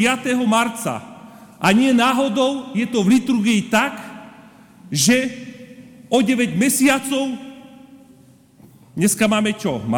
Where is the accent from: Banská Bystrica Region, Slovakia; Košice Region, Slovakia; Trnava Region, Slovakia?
Banská Bystrica Region, Slovakia; Banská Bystrica; Prepáčte, som z Banskej Bystrice, hej?